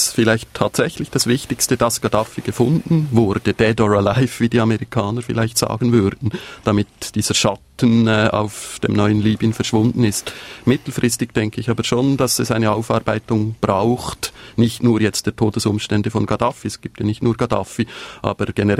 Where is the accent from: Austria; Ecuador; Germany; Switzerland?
Switzerland; ich als Schweizer